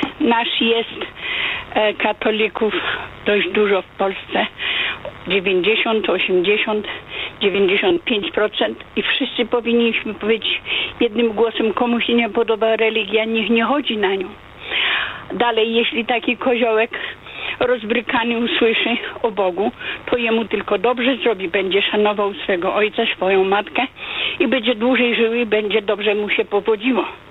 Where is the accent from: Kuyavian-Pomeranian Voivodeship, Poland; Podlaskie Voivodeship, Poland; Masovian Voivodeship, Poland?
Podlaskie Voivodeship, Poland; Ostrożany; now in United States; Tak, ja dzwonię z Florydy. Ze Stanów Zjednoczonych. Pochodzę z diecezji drohiczyńskiej, a dokładnie z parafii Ostrożanej.